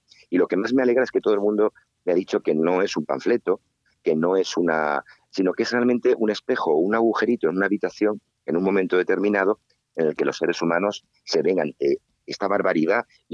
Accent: Córdoba, Andalusia, Spain; born there; Yo soy una persona que siempre he estado muy próximo a la cultura judía. Yo nací en Córdoba, en el barrio de la Judería

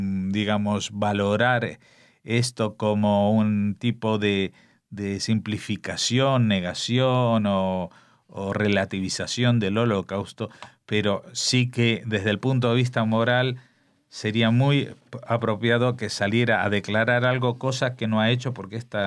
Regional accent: Spain

